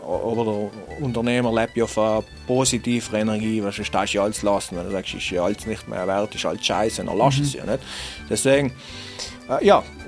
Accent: Trentino-Alto Adige, Italy; wenn ich gesagt habe, ich bin aus Südtirol, ja, kein Mensch gekannt als Südtirol.

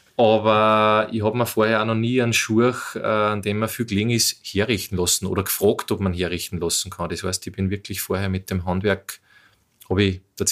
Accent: Strobl, Upper Austria, Austria; also born or lived in Bad Ischl; ich bin in Strobl am Wolfgangsee geboren, aufgewachsen und geboren bin in Ischl im Krankenhaus, aber bin eben in Strobl aufgewachsen.

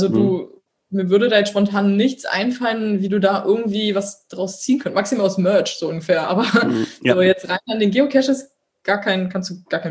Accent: Berlin, Germany; ich komme aus Berlin, ich habe eine große Fresse

